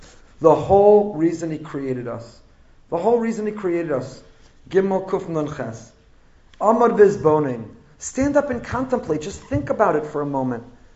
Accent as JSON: {"language": "English", "town": "Teaneck", "region": "New Jersey", "country": "United States", "tie": "born or raised there", "said": "was driving through Bergen County, was driving through Teaneck, New Jersey, my hometown"}